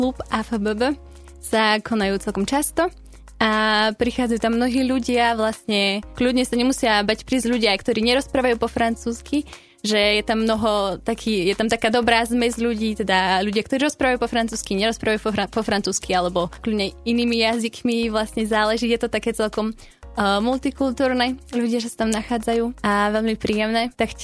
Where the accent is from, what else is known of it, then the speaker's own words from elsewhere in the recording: Banská Bystrica Region, Slovakia; Ja pochádzam presne z Čechánok, čo je tak už vlastne oproti Polane, ale taktiež sa ešte môže rátať do Podpoľania.